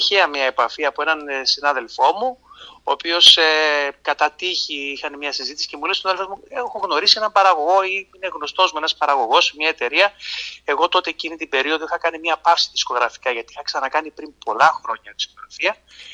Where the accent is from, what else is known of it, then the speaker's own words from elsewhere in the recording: Corfu, Ionian Islands, Greece; Εγώ είμαι Κερκυραίος.